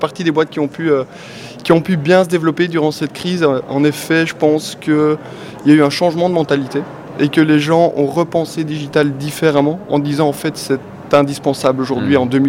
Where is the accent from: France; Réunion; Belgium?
Belgium; accent: Belgian; On entend l'accent, et je suis fier de mon accent belge